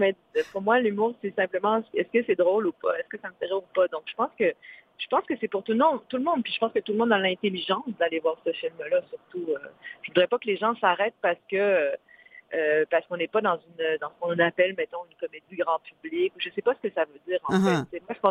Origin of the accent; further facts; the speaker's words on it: Quebec City, Quebec, Canada; venir à Québec. C'est comme toujours c'est là où j'ai grandi, où je suis née, où ma créativité s'est développée.